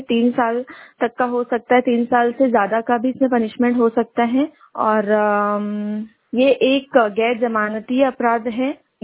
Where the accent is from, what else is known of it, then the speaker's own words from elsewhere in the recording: Betul, Madhya Pradesh, India; और मैं बैतूल से हूँ।